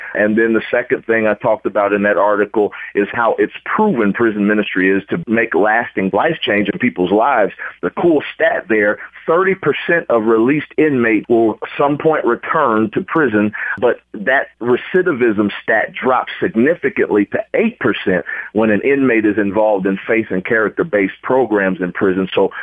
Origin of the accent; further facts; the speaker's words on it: Omaha, Nebraska, United States; about 13 years ago in my hometown of Omaha, Nebraska.